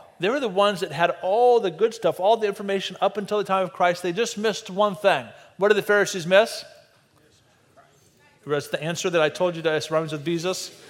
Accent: Colorado, United States; also born or lived in Nebraska; I've grown up in Colorado, so you could say, actually I was born in Nebraska, so I'm a little confused, but I can be called a son of Colorado or a son of Nebraska

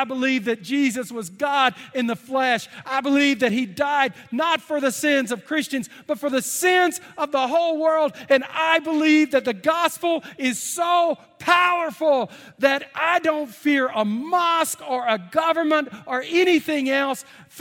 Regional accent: United States; As an American, I do support religious freedom.

